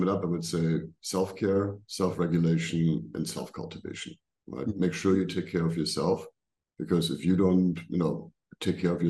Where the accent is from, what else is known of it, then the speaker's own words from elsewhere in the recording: Germany; English is a second language; moved away; also born or lived in United States / India; I grew up in Germany, but then I lived in America and I lived in 20, 30 different countries in the world. I lived in India for a while.